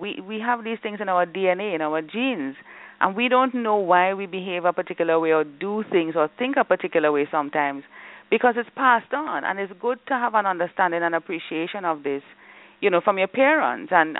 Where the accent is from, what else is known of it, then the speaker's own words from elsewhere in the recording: Trinidad & Tobago; I'm part Indian, part black. So I grew up in a community, not necessarily in Jamaica, but I'm originally from Trinidad